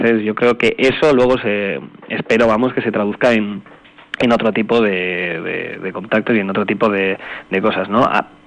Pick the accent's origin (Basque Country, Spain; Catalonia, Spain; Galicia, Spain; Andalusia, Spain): Basque Country, Spain; Nos conocen un poquitín allí como los vascos locos